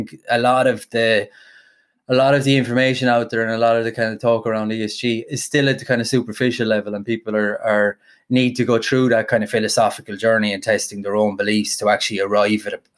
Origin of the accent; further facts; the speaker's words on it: Ireland; accent: Irish; And one of the days coming up in the elevator, the guys from Merrill Lynch heard my Irish accent and said, "You know what? What are you doing here? You should come up and interview with Merrill Lynch."